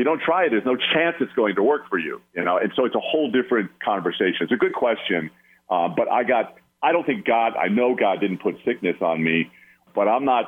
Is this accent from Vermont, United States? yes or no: no; New York, United States; now in Los Angeles, United States; But you know, I'm from Long Island, but we live in Los Angeles